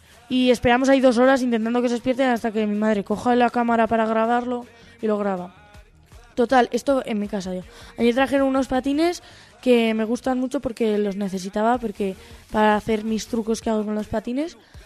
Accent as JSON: {"language": "Spanish", "town": "Baños de Río Tobía", "region": "La Rioja", "country": "Spain", "tie": "born or raised there", "said": "Bueno, la otra no lo he dicho, pero la pasé en mi pueblo, Baños de Río Tobía."}